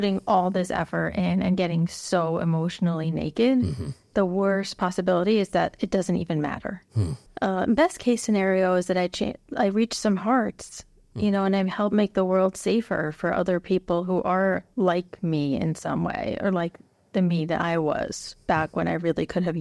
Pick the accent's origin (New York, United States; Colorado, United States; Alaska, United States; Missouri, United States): New York, United States; Brooklyn; I was raised in Hasidic Brooklyn, as you said, and it looks exactly like what you see in the documentaries